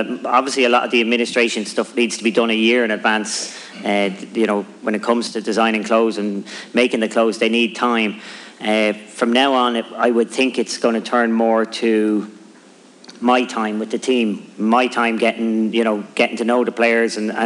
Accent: Ireland; we had a lovely Ryder Cup in 2006 when we won in Ireland, because it was in my home state

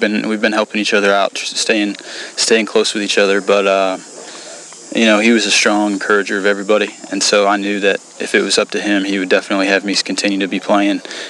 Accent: Bolingbrook, Illinois, United States; I grew up in Bolingbrook. I went to Bolingbrook High School, and then we actually moved about 6-7 months ago. We moved to Lyle, which is only about 10 or 15 minutes.

